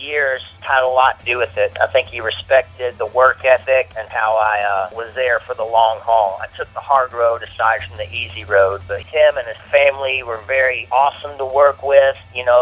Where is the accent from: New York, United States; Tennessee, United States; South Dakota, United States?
Tennessee, United States; You know, I'm just born and raised in Tennessee. And so, yeah, I mean, I stick to my roots.